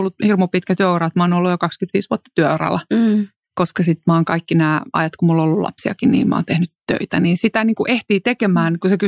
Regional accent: Helsinki, Uusimaa, Finland; Mutta mä oon kasvanut sitten pääosin kuitenkin Helsingissä ja ennen kaikkea Itä-Helsingissä.

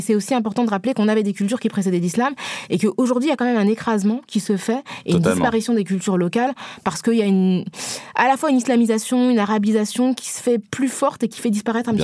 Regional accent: Senegal; moi je suis originaire du Sénégal

